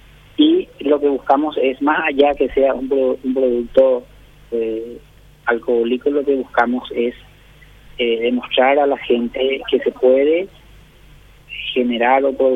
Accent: Paraguay; cómo somos los paraguayos en un porcentaje importante.

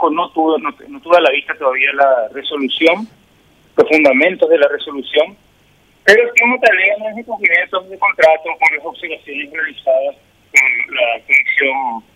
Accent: Paraguay; primero soy paraguayo.

